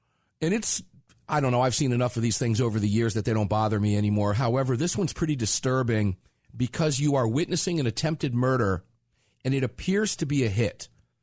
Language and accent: English; Florida, United States; moved away; from the state of Georgia, for example, as I came from Florida. And when I relocated in 05, I hated it.